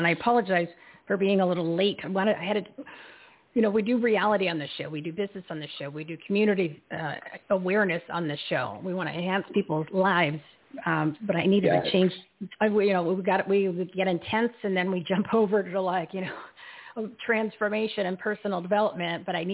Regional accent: New Jersey, United States; I'm from New Jersey, so I was like, oh, he's one of me. He's one of my peeps from the tri-state area.

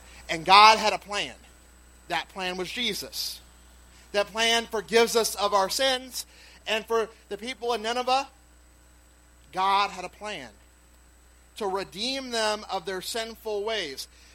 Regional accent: New Orleans, Louisiana, United States; Now, I'm from New Orleans, so that's a lot for me, right?

